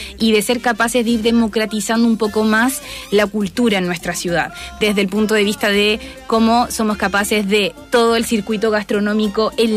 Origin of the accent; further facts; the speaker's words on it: Valparaíso, Chile; Yo tengo una teoría que los que somos porteños no bajamos al plan.